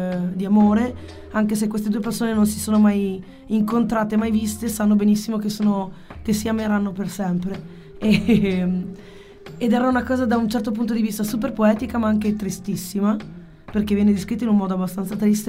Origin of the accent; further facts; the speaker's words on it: Montagnana, Veneto, Italy; born there; now in Ravenna, Italy; Io sono nata a Montagnano, che è in provincia di Padova, e sì, attualmente abito a Ravenna.